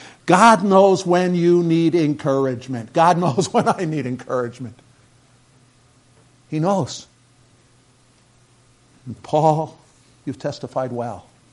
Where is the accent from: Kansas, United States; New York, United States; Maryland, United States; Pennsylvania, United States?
New York, United States; Jersey kids were bad. I'm from New York.